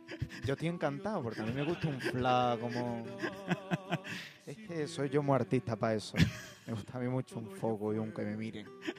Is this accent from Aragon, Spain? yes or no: no; Dos Hermanas, Andalusia, Spain; ya que estamos aquí en Dos Hermanas, que yo soy de Dos Hermanas